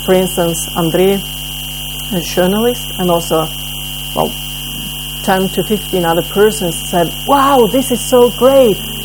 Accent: Sweden; I'm from Sweden, I'm not used to the heat.

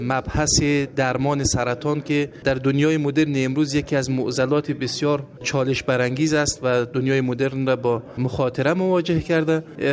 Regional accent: Afghanistan; now in Iran; من اولین افغانستانی هستم

